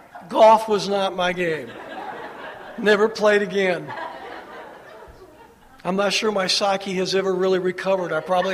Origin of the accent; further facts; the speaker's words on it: La Porte, Indiana, United States; our elementary school in my little town where I grew up in LaPorte, Indiana, Park School, which no longer exists, was the city champs both my fifth and sixth grade years.